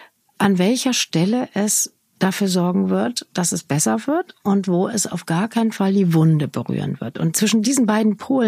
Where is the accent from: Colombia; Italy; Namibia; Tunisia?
Namibia; now in Germany; Weil ich komme aus einer Flüchtlingsfamilie und einer Auswanderungsfamilie und bin dann ja quasi da aus meiner Heimat Namibia dann nach Deutschland gekommen.